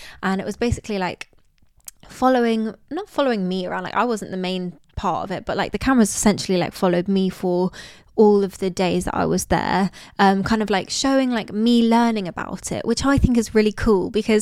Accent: United Kingdom; Not remembering that I'm British and I have a British passport, right?

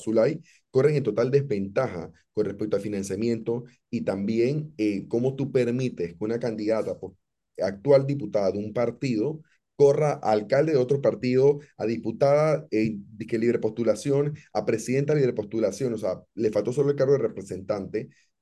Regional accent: Panama; Porque si nos indigna como panameños

